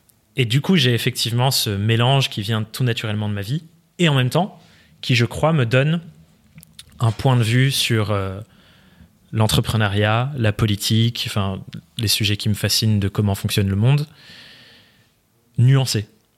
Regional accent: Nouvelle-Aquitaine, France; J'ai grandi en Dordogne.

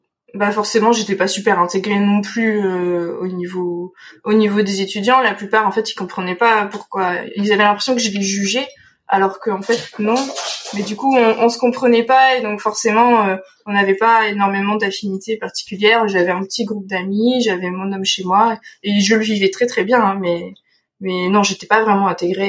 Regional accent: Nouvelle-Aquitaine, France; géographiquement, moi je viens de Dordogne, donc j'étais près de Toulouse ou de Nantes

